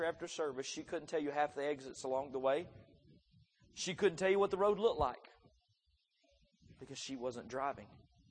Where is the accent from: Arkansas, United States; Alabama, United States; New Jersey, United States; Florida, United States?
Alabama, United States; Sneed; His parents owned a trucking company there where I grew up in Sneed, Alabama.